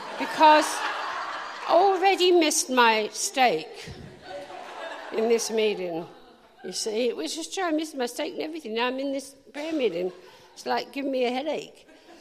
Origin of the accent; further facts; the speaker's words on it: England, United Kingdom; I love that, because I'm English, so I like the words.